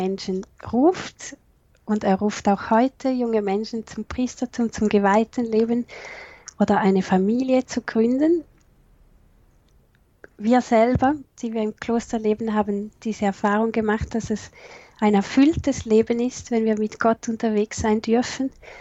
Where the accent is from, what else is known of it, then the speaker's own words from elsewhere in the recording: St. Gallen, Switzerland; also born or lived in France; Ich bin Schweizerin, komme aus der Region St. Gallen und bin nach dem Studium 2010 in die Gemeinschaft der Seligpreisungen in Zug angetreten